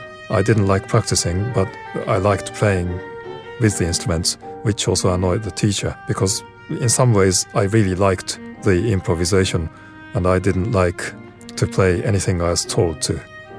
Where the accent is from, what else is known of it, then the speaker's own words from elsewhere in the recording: Tokyo, Japan; English is a second language; I'm from Tokyo.